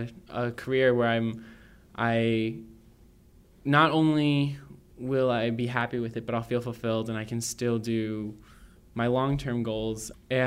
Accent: Chicago, Illinois, United States; I am class of 2018. I'm from Chicago.

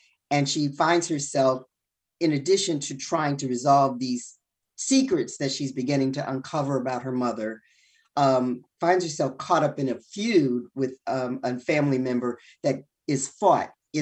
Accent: Detroit, Michigan, United States; I'm from Detroit. And so I wanted to tell a Detroit story.

